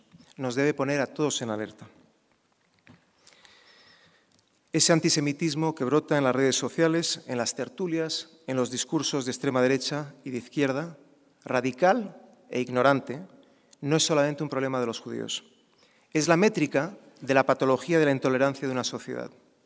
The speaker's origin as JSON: {"language": "Spanish", "town": "Madrid", "region": "Community of Madrid", "country": "Spain", "said": "nos comprometemos a seguir haciendo esfuerzos para que se nos conozca mejor y para que Madrid siga siendo un lugar de convivencia ejemplar"}